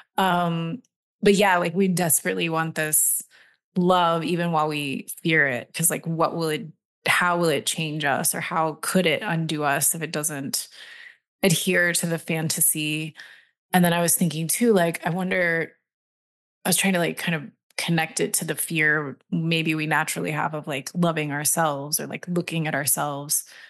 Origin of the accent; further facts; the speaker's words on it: Texas, United States; Like that La Llorona was not, you know, part of my culture as a white kid, but growing up in Texas, like there's lots of proximity.